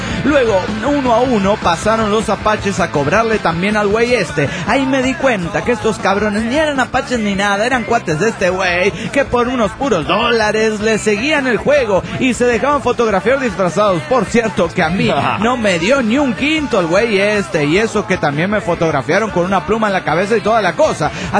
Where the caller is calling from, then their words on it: New York, United States; de New York, Estados Unidos